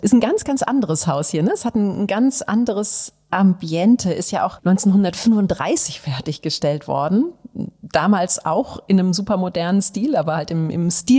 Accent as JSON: {"language": "German", "region": "Northern Germany", "country": "Germany", "said": "Also hier hängen ja auch Werke von Emil Nolde, den kennen wir als Norddeutsche sehr gut"}